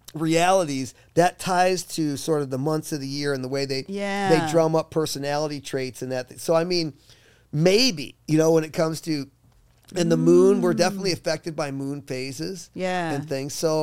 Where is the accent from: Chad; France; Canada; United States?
United States; Michigan; like, I was raised in Michigan.